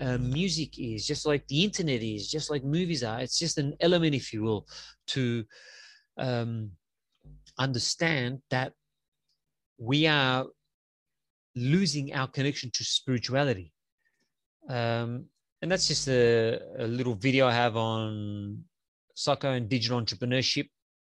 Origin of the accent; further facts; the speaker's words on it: Crete, Greece; he's created some beautiful in Crete. So I'm from Crete as well.